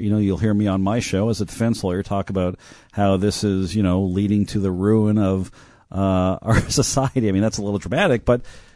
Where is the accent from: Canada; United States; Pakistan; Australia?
Canada; Montreal, Quebec; I grew up in Montreal.